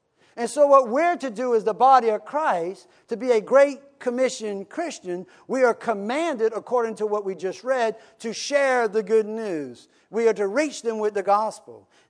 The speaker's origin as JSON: {"language": "English", "region": "Louisiana", "country": "United States", "said": "You see, when I first began in ministry, and I'm from South Louisiana, when I was young, you go to convenience stores or you go to hotels"}